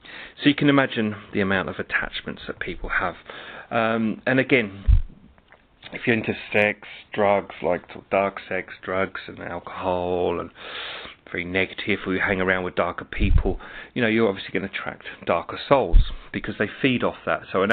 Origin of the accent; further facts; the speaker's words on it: London, United Kingdom; I'm from London in the UK.